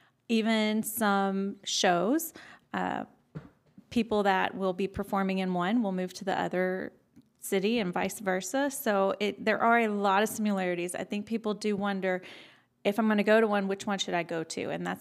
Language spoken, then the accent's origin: English; Texas, United States; I grew up in Texas.